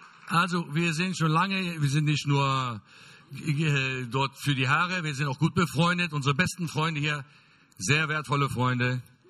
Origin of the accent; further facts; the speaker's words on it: Israel; also born or lived in Germany; weshalb ich als Israeli Deutsch spreche, das kommt daher, ich bin in Deutschland geboren. Mit 11 Jahren sind wir nach Israel eingewandert und leben dort, seitdem ich 11 Jahre bin, lebe ich dort in Israel, bin dort aufgewachsen.